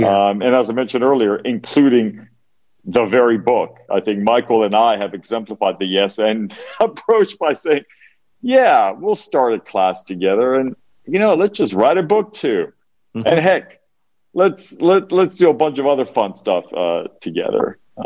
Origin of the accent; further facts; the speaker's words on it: Cyprus; moved away as an adult; So how about I come to my home country of Cyprus, which I had not lived here since I was 19, since the early 1990s.